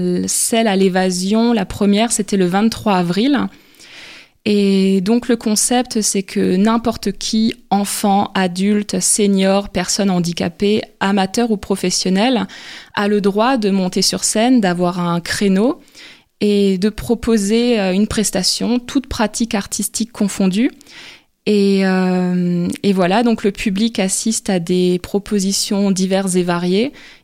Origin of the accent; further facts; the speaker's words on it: Sélestat, Grand Est, France; born there; je suis née à Célestat. Je vais fêter mes 30 ans cette année.